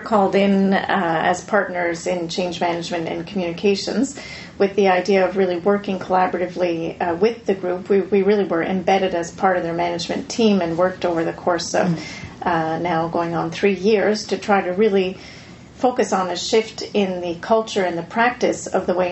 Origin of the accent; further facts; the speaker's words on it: Ottawa, Ontario, Canada; So I am born and bred in Ottawa